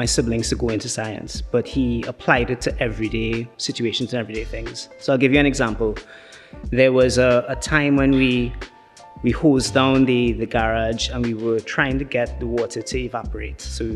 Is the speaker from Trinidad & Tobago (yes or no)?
yes; Trinidad & Tobago; certainly growing up in Trinidad and Tobago, there's this, I guess, a societal expectation that a good career is as a doctor or a lawyer